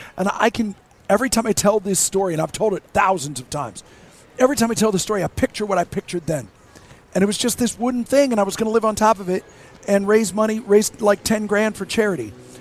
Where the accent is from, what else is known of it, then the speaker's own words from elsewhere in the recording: Seattle, Washington, United States; and I grew up in Seattle, and there's an area in Seattle Center where the Space Needle is, and there's a big grassy area.